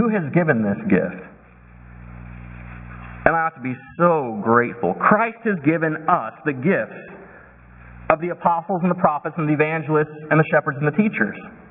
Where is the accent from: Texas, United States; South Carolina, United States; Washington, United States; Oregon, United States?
Oregon, United States; You know, he grew up in Illinois. I grew up in Oregon.